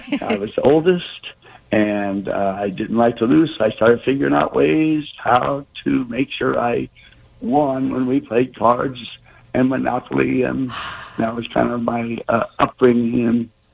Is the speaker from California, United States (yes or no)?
yes; San Diego, California, United States; I grew up in San Diego, California.